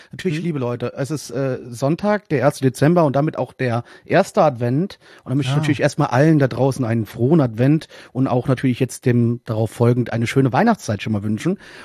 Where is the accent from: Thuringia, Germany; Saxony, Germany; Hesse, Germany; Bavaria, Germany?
Hesse, Germany; Frankfurt; Naja, und ich bin Frankfurter, ich habe immer Messer einstecken